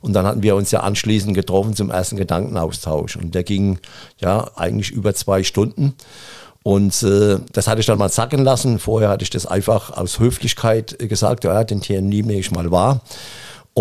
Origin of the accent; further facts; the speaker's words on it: Hesse, Germany; Ich bin ein Hesse und bin kein Schwabe.